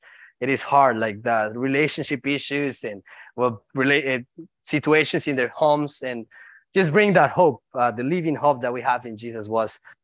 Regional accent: Duitama, Boyacá, Colombia; just letting them know that I was from Duitama, from that very school

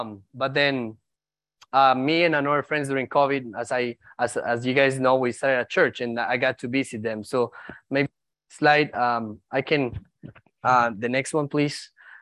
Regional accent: Duitama, Boyacá, Colombia; just letting them know that I was from Duitama, from that very school

